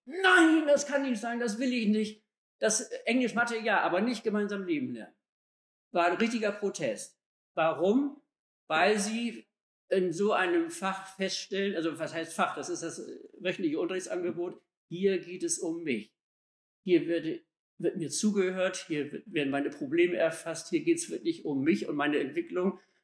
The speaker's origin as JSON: {"language": "German", "region": "Bremen", "country": "Germany", "said": "in diesem Stadtteil von Bremen, wo ich herkomme"}